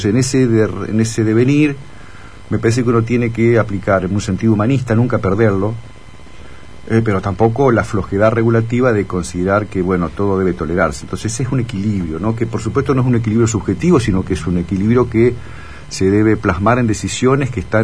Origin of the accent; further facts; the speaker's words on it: Villaguay, Entre Ríos, Argentina; tengo muy, muy que entrañables recuerdos de mi infancia en Villaguay. Yo creo que he sido, bueno, en tu caso también, ¿no? Uh-huh. Yo he nacido allí en una ciudad muy chica, muy pueblo, aunque ha cambiado un poco últimamente